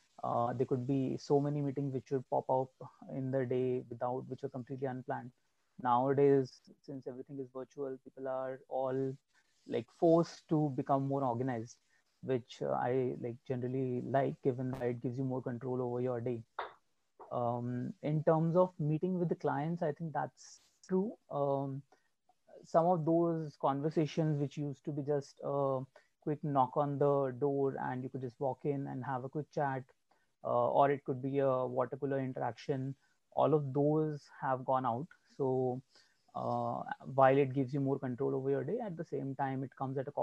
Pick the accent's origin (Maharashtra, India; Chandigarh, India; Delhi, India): Chandigarh, India; I'm actually based out of my hometown. So I'm originally from Chandigarh. So currently, staying with my parents.